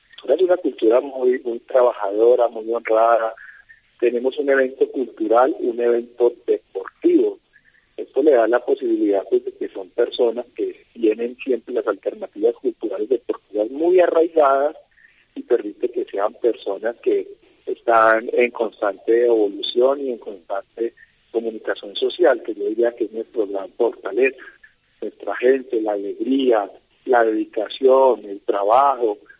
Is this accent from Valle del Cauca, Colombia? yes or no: yes; Valle del Cauca, Colombia; accent: paisa; Nosotros pertenecemos al Valle del Cauca, pero no tenemos un acento valluno, sino más un acento paisa.